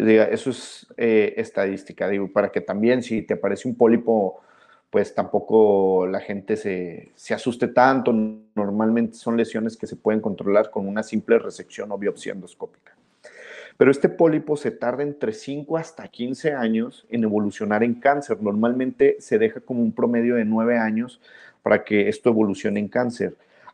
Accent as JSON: {"language": "Spanish", "town": "Monterrey", "region": "Nuevo León", "country": "Mexico", "said": "tú eres de Monterrey, yo soy de Monterrey, trabajo en Monterrey"}